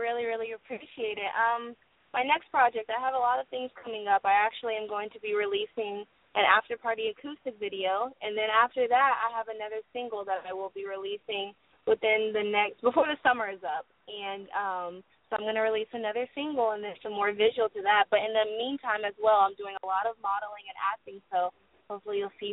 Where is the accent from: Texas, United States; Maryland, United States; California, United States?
Texas, United States; Houston; I am. I'm from Houston, Texas, H-Town.